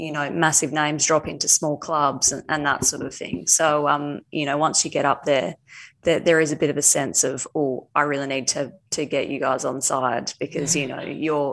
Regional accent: Western Australia, Australia; also born or lived in England; thought that maybe I would be hanging out in my hometown in regional WA for a couple of weeks till it all blew over and into my third year of being back in Australia.

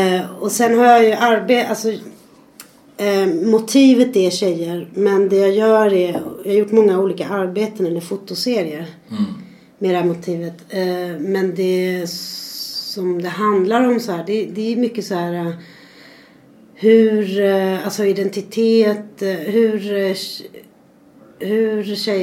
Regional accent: Argentina; now in Sweden; Jag är från Argentina, född i Argentina.

